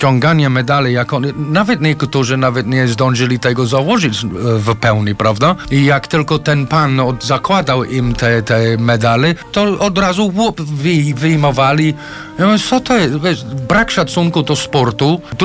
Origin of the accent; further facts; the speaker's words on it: England, United Kingdom; Ja chociaż jestem Anglikiem i tak dalej